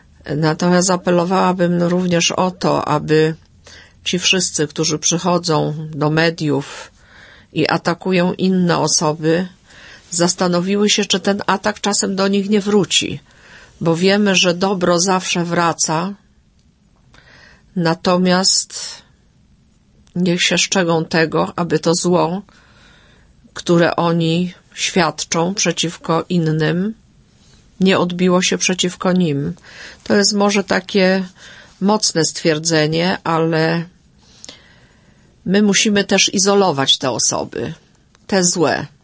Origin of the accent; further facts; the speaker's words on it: Subcarpathian Voivodeship, Poland; w mojej rodzinie i u nas na Podkarpaciu, nigdy o osobach zmarłych nie mówi się źle